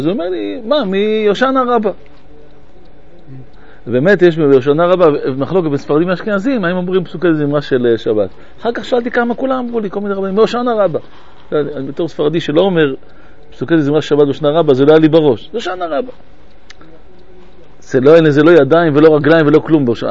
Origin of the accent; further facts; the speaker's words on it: Bat Yam, Tel Aviv District, Israel; אני גדלתי בבת ים